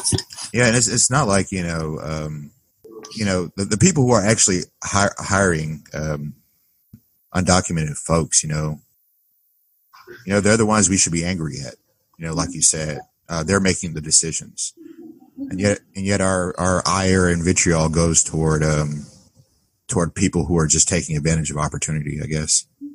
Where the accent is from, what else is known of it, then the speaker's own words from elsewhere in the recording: United States; but I'm an American, more American probably than most white Americans. Because my ancestors have been here longer than most white Americans.